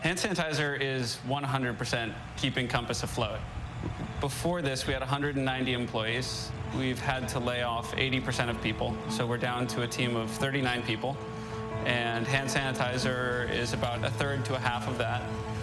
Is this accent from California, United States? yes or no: no; Washington, District of Columbia, United States; we're both from Washington, D.C., and we said, hey, you know, it'd be fun to start a coffee roasting business together.